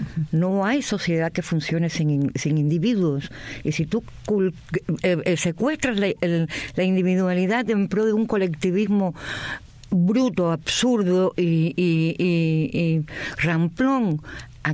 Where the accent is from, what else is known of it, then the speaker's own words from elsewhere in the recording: Cuba; moved away; Con mi padre murió en Cuba, yo nunca más lo vi después que salí de Cuba.